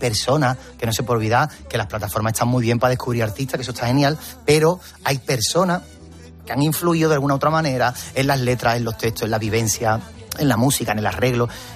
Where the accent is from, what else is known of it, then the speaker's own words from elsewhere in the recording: Cádiz, Andalusia, Spain; Yo vengo de Cádiz y nosotros tenemos containers y containers de palabras, de términos, de acentos.